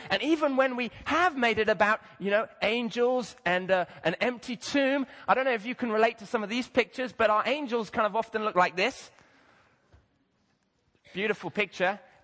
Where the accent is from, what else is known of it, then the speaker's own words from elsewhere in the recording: Kenya; I remember I grew up in Kenya.